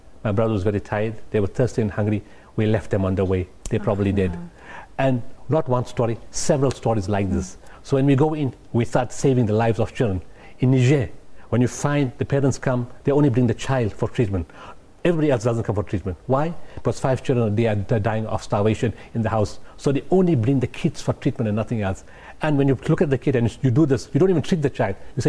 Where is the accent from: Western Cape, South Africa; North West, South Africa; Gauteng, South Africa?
North West, South Africa; Potchefstroom; We come from Potchefstroom.